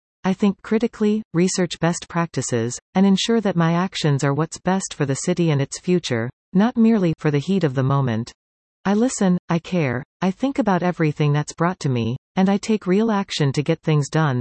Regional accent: Tottenham, Ontario, Canada; also born or lived in Ottawa / Montreal / United Kingdom; now in Cambridge, Canada; I grew up in Tottenham, a small farming town of 5,000 people, where the primary industries were farming, agriculture, or auto assembly at the Honda manufacturing plant in Alliston.

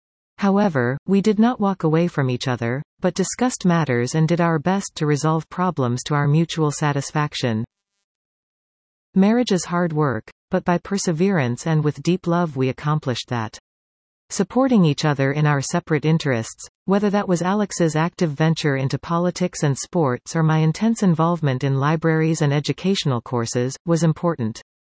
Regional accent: Hulst, Zeeland, Netherlands; My extended family is always most welcoming, and we never need to worry about accommodations in my hometown of Hulst.

